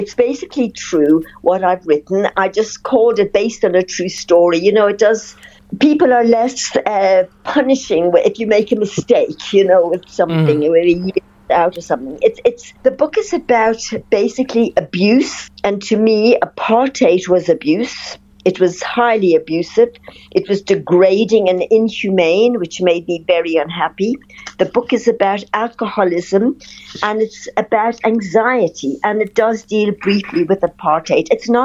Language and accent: English; Ireland; Plus my life growing up in Ireland, you know, how it was with my parents, the trauma that happened, which resulted in my anxiety, I believe.